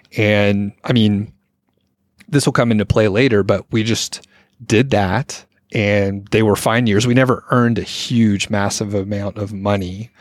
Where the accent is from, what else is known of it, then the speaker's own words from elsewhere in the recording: Lawrenceville, Georgia, United States; I grew up in Lawrenceville, Georgia when I was a young boy, but I didn't think much about it.